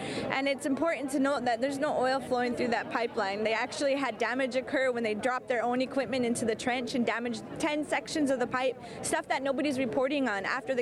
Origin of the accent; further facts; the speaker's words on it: North Dakota, United States; I'm from North Dakota, right in the heart of the Bakken Shale oil formation